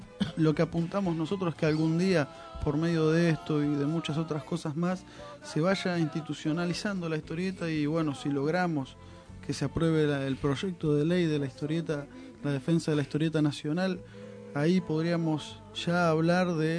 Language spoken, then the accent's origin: Spanish; Argentina; nosotros como argentinos tenemos un pasado tan rico en historieta.